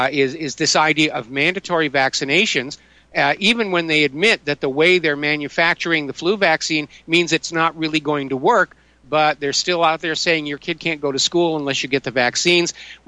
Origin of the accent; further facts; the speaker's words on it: New England, United States; also born or lived in Southern California; the awareness of history one has living and growing up in New England, because I certainly did. And I remember when my family moved to Southern California